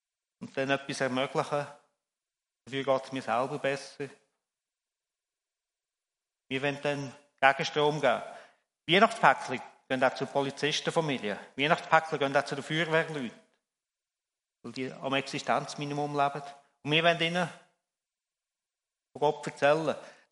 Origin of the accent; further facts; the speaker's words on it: Switzerland; Bei uns in der Schweiz ist ja das normal.